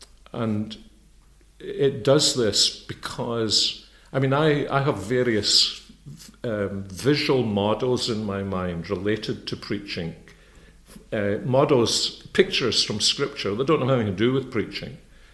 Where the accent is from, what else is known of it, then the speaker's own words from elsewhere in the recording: Scotland, United Kingdom; you know, we're Scottish, we've been a golfing family.